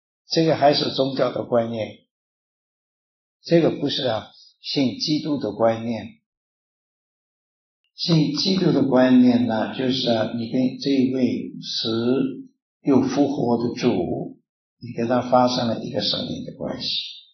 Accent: China; 好像我们中国人呢，我们有了事情我们就到庙里面去烧香

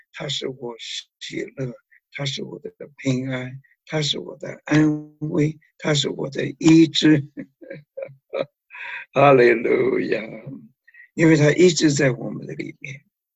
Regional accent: China; 我们中国人对于宝贝的观念就是你要什么就有什么。

